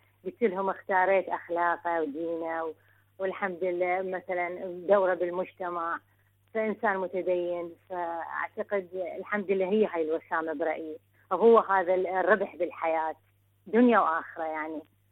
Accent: Baghdad, Baghdad Governorate, Iraq; من العراق بغداد، ربة بيت

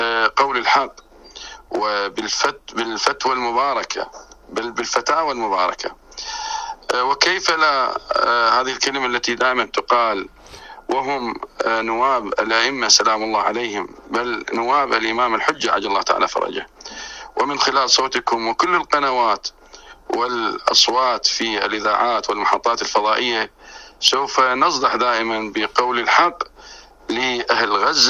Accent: Iraq

